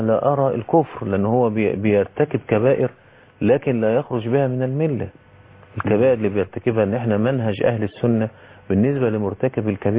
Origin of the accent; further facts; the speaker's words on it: Egypt; انا كرجل مصري انا داخل ايه بامريكا؟ انا لا سافرت امريكا ولا لي اقامه في امريكا ولا لي عمل في امريكا.